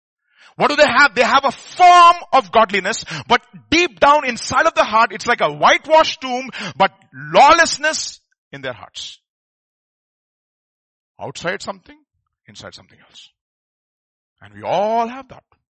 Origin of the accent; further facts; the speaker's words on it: Hyderabad, Telangana, India; born there; I was born in Hyderabad.